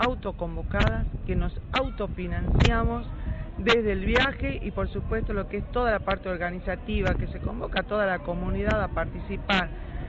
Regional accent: Ledesma, Jujuy, Argentina; soy de acá de Jujuy, del interior de la provincia, para ser exacta, de Ledesma, una ciudad muy dulce, la más dulce del mundo para nosotros.

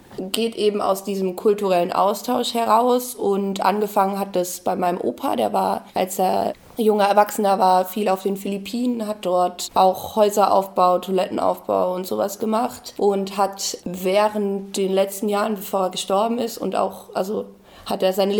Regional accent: Walldorf, Baden-Württemberg, Germany; Ich bin 19 Jahre alt, ich komme aus Waldorf, das ist eine kleinere Ortschaft in der Nähe von Heidelberg

